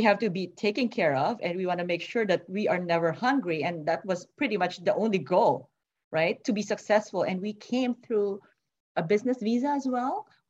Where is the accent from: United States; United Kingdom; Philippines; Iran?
Philippines; We came from the Philippines, but we're Chinese people living in the Philippines